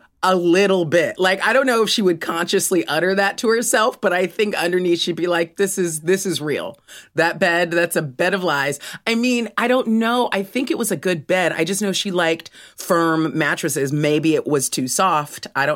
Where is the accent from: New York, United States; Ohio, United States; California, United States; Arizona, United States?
California, United States; Los Angeles; born there; I was born in Los Angeles, California.